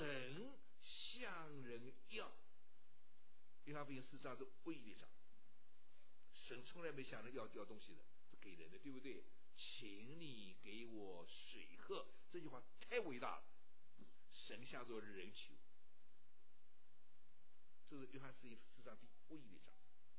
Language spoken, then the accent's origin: Chinese; China; 我是中国人，活到老了，